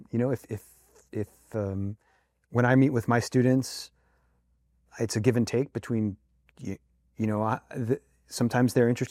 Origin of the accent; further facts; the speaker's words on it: Pittsburgh, Pennsylvania, United States; I grew up in Pittsburgh, and I went to high school in Pittsburgh